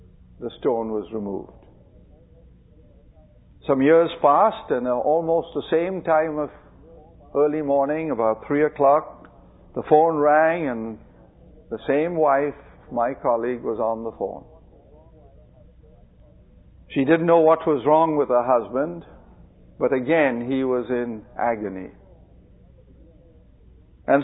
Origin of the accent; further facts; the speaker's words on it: India; and I grew up with it in India